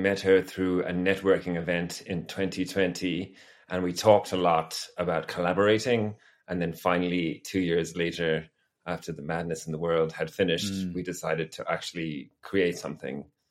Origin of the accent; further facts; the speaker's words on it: Ireland; now in London, United Kingdom; I'm actually Irish, but I live in London.